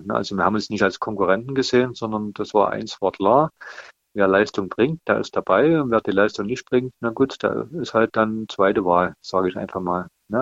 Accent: Altenberg, Saxony, Germany; Und wir bei uns in Altenberg, wir mussten uns halt alle komplett neu orientieren.

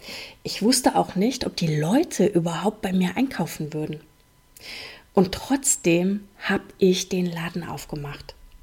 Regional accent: Olpe, North Rhine-Westphalia, Germany; Ich bin damals wegen der Liebe zurück in meine Heimat gekommen

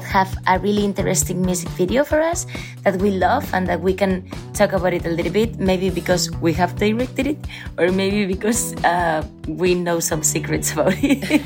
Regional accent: Spain; English is a second language; We are from Spain, and you're listening to Pop Filter

